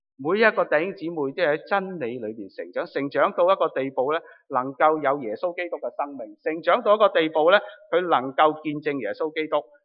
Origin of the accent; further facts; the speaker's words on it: Guangdong, China; accent: Cantonese; 如果用我们广东话俗啲嘅，你就会听得明。